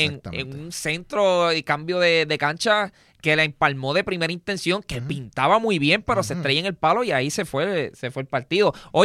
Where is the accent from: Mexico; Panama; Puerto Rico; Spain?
Puerto Rico; Simplemente soy un pibecito de Puerto Rico que jugó fútbol un tipito, jugó en la universidad.